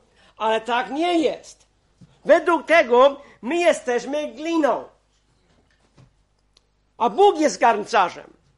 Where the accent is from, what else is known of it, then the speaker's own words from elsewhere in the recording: Mexico; to, co mówię, to jest na podstawie tego, co sam widziałem w latach 60. w Meksyku